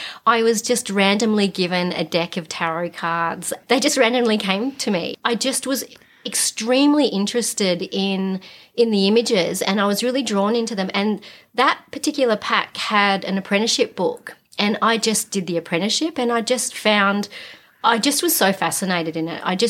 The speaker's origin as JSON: {"language": "English", "town": "Bexley", "region": "New South Wales", "country": "Australia", "tie": "born or raised there", "also_born_or_lived": "Sutherland Shire", "said": "So the first 10 years of my life, I grew up in Bexley, which is not far from Sydney City. And then I moved to the Southern Shire. So I did lots of my schooling and in a high school over in the Shire area."}